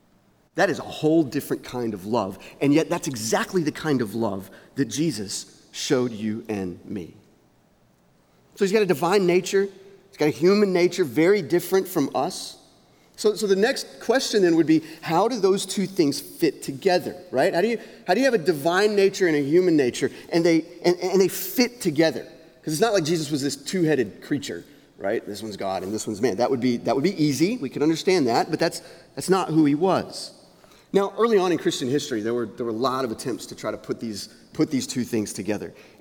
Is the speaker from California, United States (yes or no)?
no; Texas, United States; I'm from East Texas, so fire ants are a thing for me.